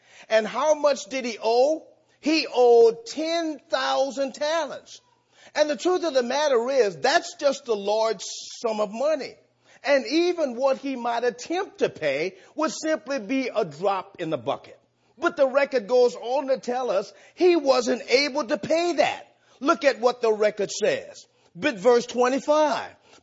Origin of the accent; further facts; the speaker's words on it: Houston, Texas, United States; I'm from Houston, Texas. Why would I be so happy about cold weather?